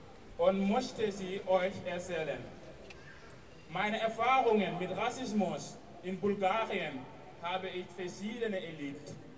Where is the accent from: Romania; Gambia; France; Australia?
Gambia; German is a second language; now in Germany; ich komme aus Gambia. Bin ich seit Ende 2014 hier.